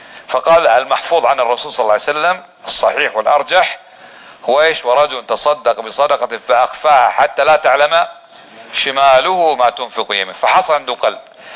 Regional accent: Kuwait; يعني نحن من الكويت كم واحد، انا جاي اثنين ثلاثة

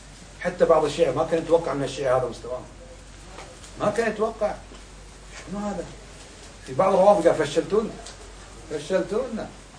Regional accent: Kuwait; يعني أنا كويتي تقنعني بالتكفير وأنت جاي تصور مع أمير الكويت

